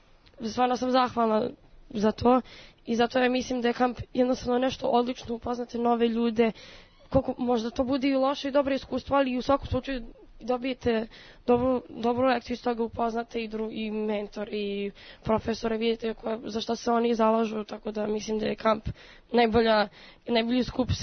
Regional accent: Belgrade, Serbia; dolazim iz Beograda.

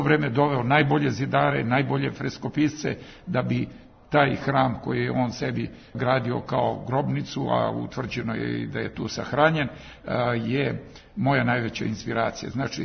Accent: Despotovac, Šumadija and Western Serbia, Serbia; Ja dolazim iz Resave, iz Despotovca, pored manastira Manasije, sam odrastao

